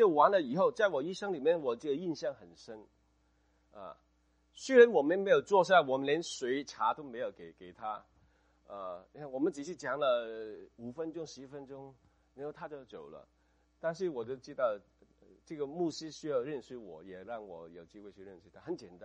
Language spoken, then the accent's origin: Chinese; Hong Kong; 这个跟我香港人做事不一样啊。